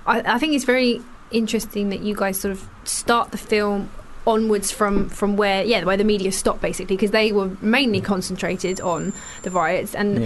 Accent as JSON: {"language": "English", "region": "London", "country": "United Kingdom", "said": "That was one of the only times I've ever felt actually scared in London as a Londoner living here."}